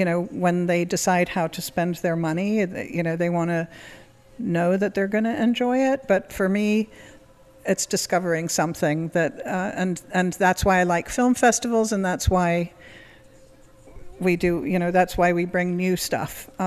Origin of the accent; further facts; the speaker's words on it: New York, United States; And I'm a New Yorker. I actually still live in New York.